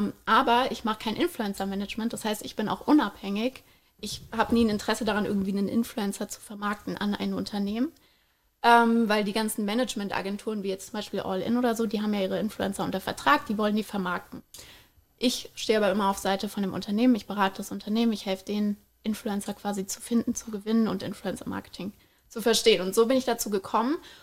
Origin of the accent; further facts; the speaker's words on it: Frankfurt, Hesse, Germany; Als Frankfurterin ganz, ganz schlimm.